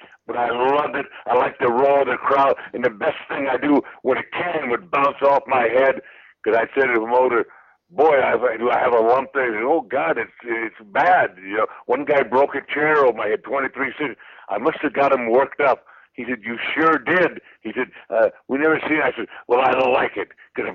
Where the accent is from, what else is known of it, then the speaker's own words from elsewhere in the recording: Dallas, Texas, United States; I came all the way from Dallas, Texas